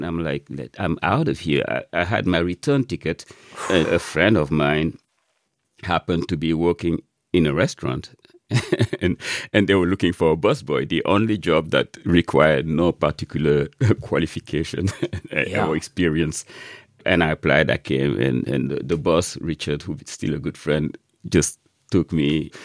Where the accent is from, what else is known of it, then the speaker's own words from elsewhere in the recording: Dhaka, Dhaka Division, Bangladesh; growing up in Dhaka, obviously food is a big part of the culture.